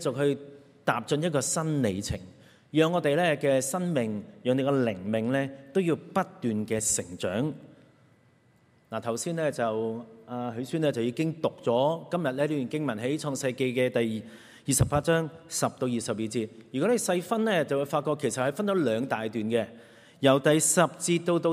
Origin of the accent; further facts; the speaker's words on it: Hong Kong; 不過我哋香港人就知嘅咧，係要找數噶嘛。